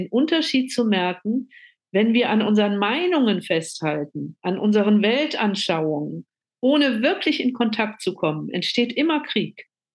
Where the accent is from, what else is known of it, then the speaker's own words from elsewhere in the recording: Germany; Eben wir als Deutsche sind ja auch in gewisser Weise beteiligt an dem ganzen Thema Friede im Nahost.